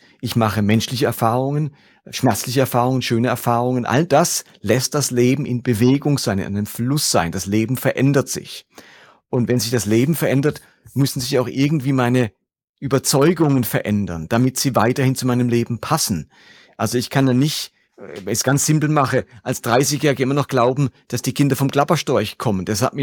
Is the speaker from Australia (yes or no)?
no; Germany; now in Lörrach, Germany; Ich stamme aus Deutschland, wohne aktuell in Lörrach